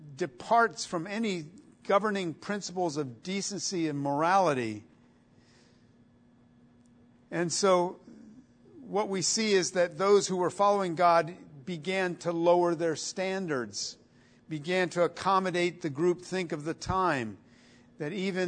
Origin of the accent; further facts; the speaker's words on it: Italy; it was a lot like what I witnessed in Italy, growing up in Italy.